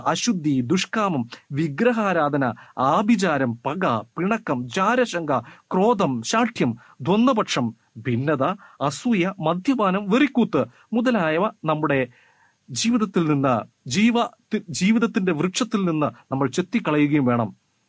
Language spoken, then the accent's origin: Malayalam; Wayanad, Kerala, India; ഞാൻ വയനാട്ടിൽ നിന്നാണ് വരുന്നത്. അവിടെ കാപ്പി കൃഷി സാധാരണമാണ്.